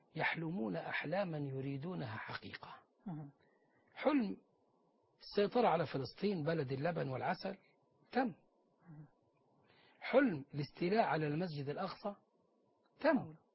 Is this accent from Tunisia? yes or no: no; Egypt; وعندنا في مصر.